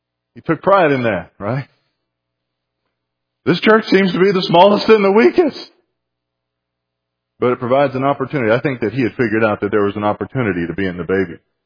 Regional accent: San Antonio, Texas, United States; I grew up in San Antonio, Texas. And in the area around there, we had friends that would occasionally invite us into the outskirts.

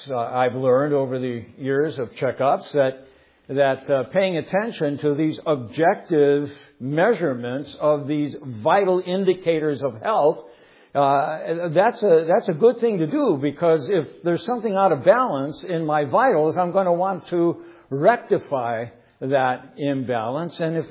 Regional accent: United States; And of course, we being Americans, we have a tradition too.

